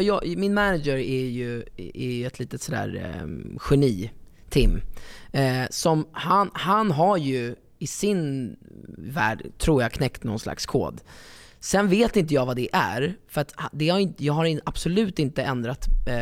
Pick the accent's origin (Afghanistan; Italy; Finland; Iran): Italy; jag är italienare